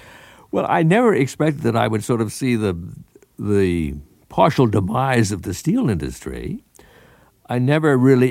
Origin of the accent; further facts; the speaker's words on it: East Coast, United States; And I have spent my life being an East Coaster and growing up in the East, I felt I didn't know very much about this country.